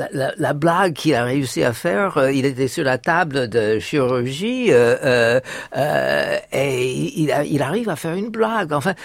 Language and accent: French; United States; French is a second language; En tant qu'Américaine